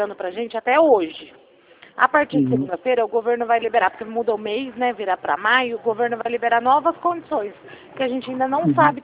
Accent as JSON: {"language": "Portuguese", "town": "Marília", "region": "São Paulo", "country": "Brazil", "said": "Eu sou de Marília"}